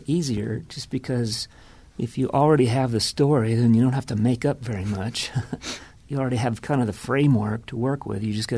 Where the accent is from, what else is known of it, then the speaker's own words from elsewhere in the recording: Maine, United States; I've always maybe growing up in Maine with rooting for the Red Sox, I've always had a thing for the underdog.